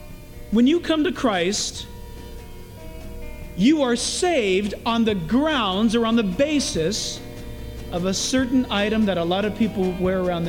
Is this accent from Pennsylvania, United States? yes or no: no; San Diego, California, United States; also born or lived in Orange County; like I do, growing up in San Diego and then in Orange County.